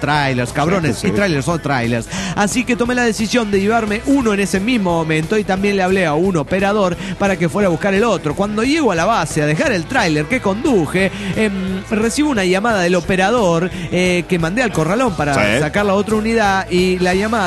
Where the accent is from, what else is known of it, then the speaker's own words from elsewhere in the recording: Quito, Pichincha, Ecuador; de Quito, Ecuador.